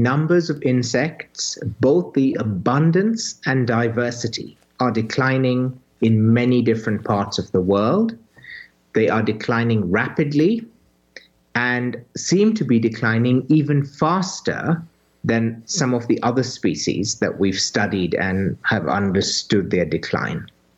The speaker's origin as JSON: {"language": "English", "region": "Western", "country": "Kenya", "tie": "born or raised there", "said": "I grew up in Western Kenya in a small rural farming community, very similar to what you have in the Midwest."}